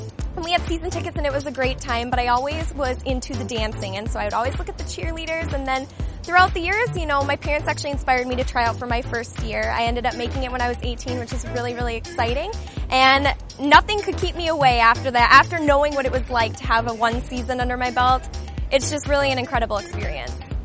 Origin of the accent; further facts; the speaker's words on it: Rochester, New York, United States; I'm from Rochester, and this is my fourth season on the MBC.